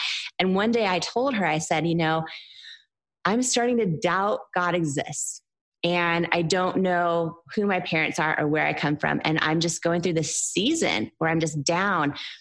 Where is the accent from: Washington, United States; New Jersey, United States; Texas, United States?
Washington, United States; Seattle; the families I was raised in the Seattle area, they never went to therapy or counselors, nothing.